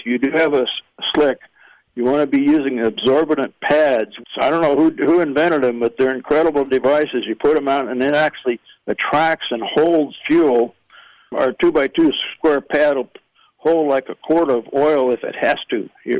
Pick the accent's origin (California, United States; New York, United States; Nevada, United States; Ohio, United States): California, United States; now in Florida, United States; I'm actually from California. I just moved to Florida last year.